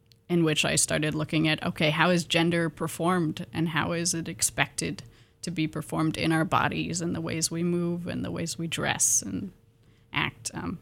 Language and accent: English; Pullman, Washington, United States; I'm from Pullman, Washington, originally.